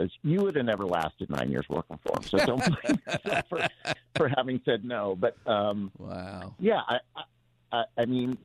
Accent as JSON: {"language": "English", "town": "Los Angeles", "region": "California", "country": "United States", "tie": "born or raised there", "said": "I grew up in Los Angeles."}